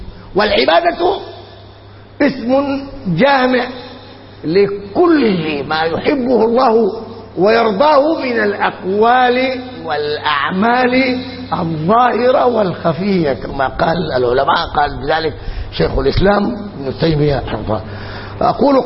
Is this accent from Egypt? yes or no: no; Sudan; يا صائم ديما عندنا في السودان، ينادونهم من دون الله